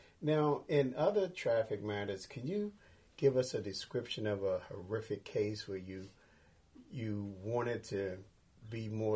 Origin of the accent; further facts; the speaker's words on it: Washington, District of Columbia, United States; And I'm from Washington, D.C. And usually you get something in the mail that tells you that your tag is about to expire.